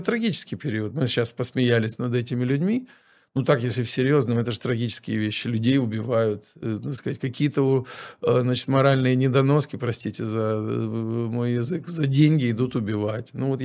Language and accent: Russian; Ukraine; Ну, это, как, например, в Украине у меня на родине.